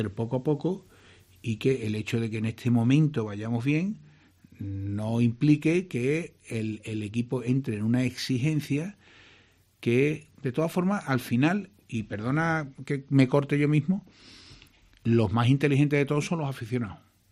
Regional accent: Seville, Andalusia, Spain; Soy sevillano y andaluz, y efectivamente.

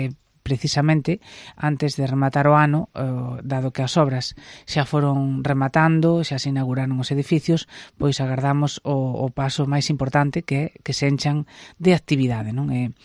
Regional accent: Lugo, Galicia, Spain; e nos, bueno, pois participamos como lucenses en todo aquilo que se nos invitou

